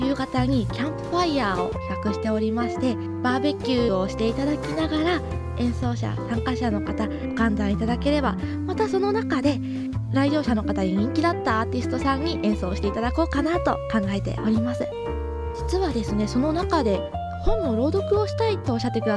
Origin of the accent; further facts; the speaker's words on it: Urabandai, Fukushima, Japan; 私が生まれ育った裏磐梯のコテージに浪江町から避難してきた狩猟家のおじちゃんがいたんですけれども